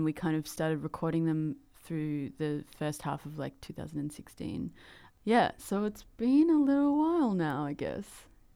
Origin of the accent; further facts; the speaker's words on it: Sunshine Coast, Queensland, Australia; also born or lived in Ipswich; I grew up on the Sunshine Coast, but I was born in Ipswich.